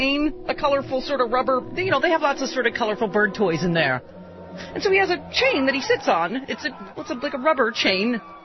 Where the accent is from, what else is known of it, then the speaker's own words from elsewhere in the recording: Lockport, New York, United States; I told them that I grew up in Lockport, New York, which was built by Harrison Radiator.